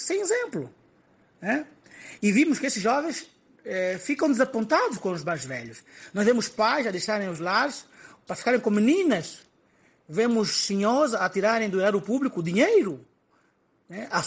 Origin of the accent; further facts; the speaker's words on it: Gabela, Cuanza Sul, Angola; que está na minha terra, na Gabela